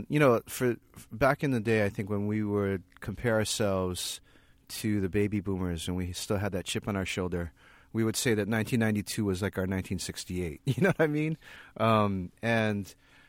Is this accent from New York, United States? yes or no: no; Hawaii, United States; When I grew up in Hawaii, you know, I had friends who were Haole, who were white.